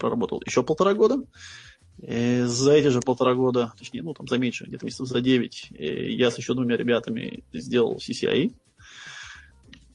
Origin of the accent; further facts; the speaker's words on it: Saint Petersburg, Russia; now in Israel; Я последние 20 лет обитаю в Израиле. В оригинале я из Питера.